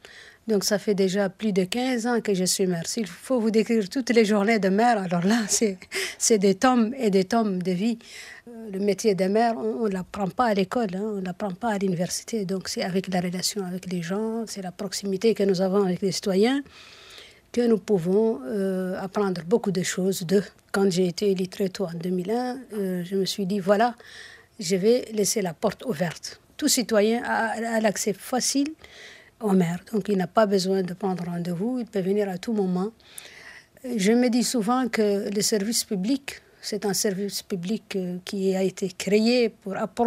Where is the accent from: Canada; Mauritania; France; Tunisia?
Mauritania; Nouakchott; moi je viens d'une commune de Nouakchott, que j'ai l'habitude d'appeler capitale de la capitale, parce qu'elle concentre les principales infrastructures socio-économiques du pays.